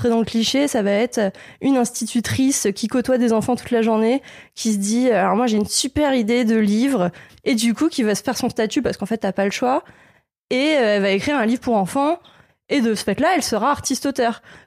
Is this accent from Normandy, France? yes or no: no; Lille, Hauts-de-France, France; J'adore venir de Lille. J'adore habiter à Lille. Du coup, je serais fière de dire que je suis lilloise et voilà.